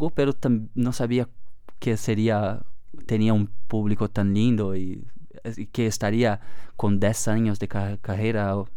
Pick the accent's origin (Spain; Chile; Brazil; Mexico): Brazil; South Brazil; Spanish is a second language; Yo soy del sur de Brasil, entonces es un sitio frío. Tenemos mucha relación con la cultura uruguaya y argentina.